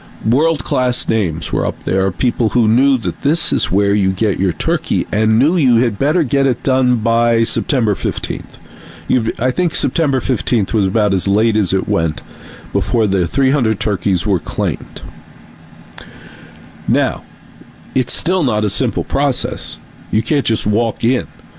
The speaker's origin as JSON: {"language": "English", "region": "New York", "country": "United States", "said": "As a New Yorker, I was like, I'm going to be number one."}